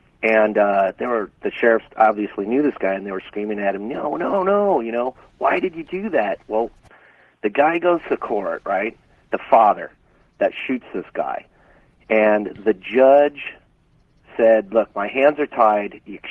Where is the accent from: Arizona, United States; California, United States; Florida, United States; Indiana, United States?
California, United States; And I'm from NorCal, Northern California. I'm calling from the valley down here.